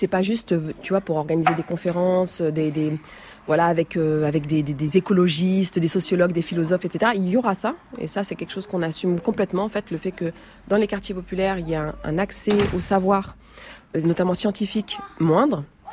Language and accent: French; Rif, Morocco; moi personnellement, je viens du Maroc, d'une région du Maroc qui s'appelle le Rif